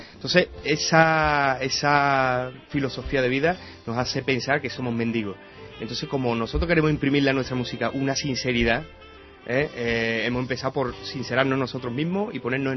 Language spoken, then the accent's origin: Spanish; Andalusia, Spain; porque claro, somos rockeros y andaluces.